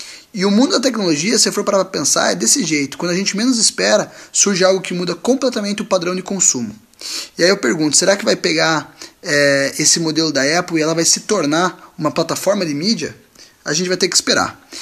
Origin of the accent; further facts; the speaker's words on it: Curitiba, Paraná, Brazil; now in United States; sou curitibano, empreendedor no Brasil e aqui no Vale do Silício, nos Estados Unidos.